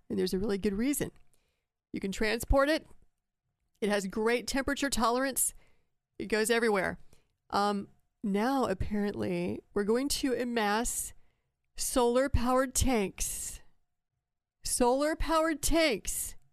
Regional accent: Texas, United States; I'm embarrassed to admit it as a Texan

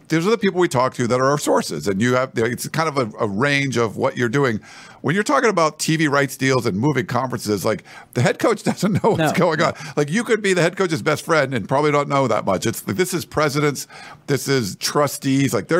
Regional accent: Pennsylvania, United States; also born or lived in Massachusetts; My analogy was growing up in Western Pennsylvania, there was a lot of before I got to Milford, Mass

